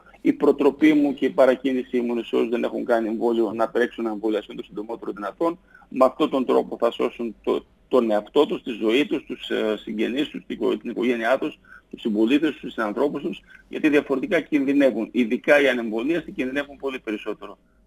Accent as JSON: {"language": "Greek", "town": "Thessaloniki", "region": "Central Macedonia", "country": "Greece", "said": "Ως Θεσσαλονικιός, ο οποίος για 18 χρόνια πηγαίνουμε στην Αθήνα"}